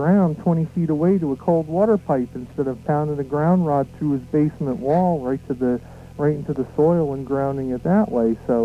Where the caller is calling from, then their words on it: Pennsylvania, United States; I'm in southeastern Pennsylvania.